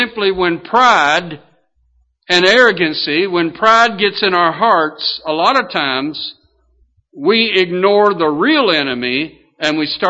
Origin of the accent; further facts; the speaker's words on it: Kentucky, United States; I'm from Kentucky, and we have some of the best thoroughbred horses in the world.